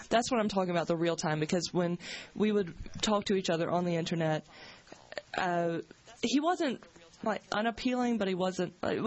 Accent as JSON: {"language": "English", "region": "Mississippi", "country": "United States", "moved": "as an adult", "lives_now": "Pittsburgh, United States", "said": "I was originally from Mississippi."}